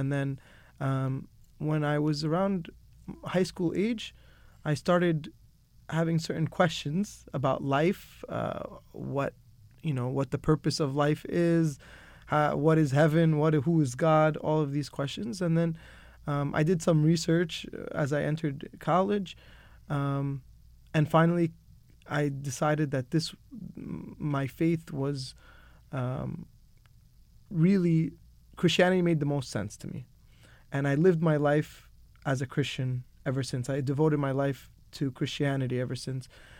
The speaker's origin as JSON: {"language": "English", "town": "Staten Island", "region": "New York", "country": "United States", "tie": "born or raised there", "lives_now": "Los Angeles, United States", "said": "So I was born and raised in New York, Staten Island, New York."}